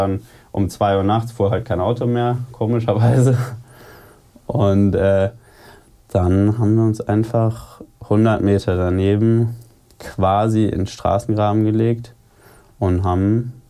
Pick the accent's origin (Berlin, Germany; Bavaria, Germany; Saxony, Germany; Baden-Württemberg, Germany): Baden-Württemberg, Germany; Freiburg im Breisgau; Ich komme aus Freiburg im Breisgau